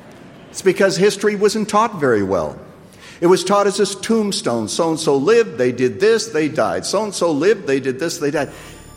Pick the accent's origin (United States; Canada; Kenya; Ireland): Canada; He's the same Holy Spirit who converted me as a boy when I was growing up in Canada.